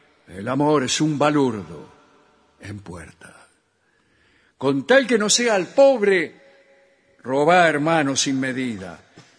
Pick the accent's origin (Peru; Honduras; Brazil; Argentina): Argentina; Córdoba; now in Los Andes, Chile; un cordobés, viviendo en los Andes, Chile.